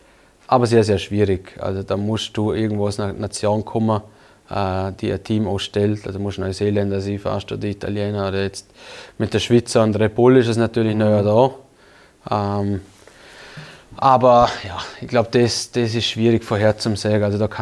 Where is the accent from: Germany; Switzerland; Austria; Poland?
Austria; Vorarlberg; aber ist eher, glaube ich, unvorstellbar als Vorarlberger.